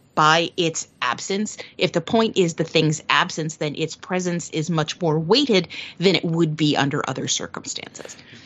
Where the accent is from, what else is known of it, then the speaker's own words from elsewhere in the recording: Midwest, United States; I grew up in the Midwest in the 90s.